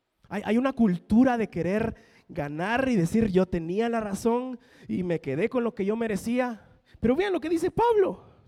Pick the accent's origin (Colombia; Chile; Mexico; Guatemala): Guatemala; siempre como buenos chapines tomamos los dos extremos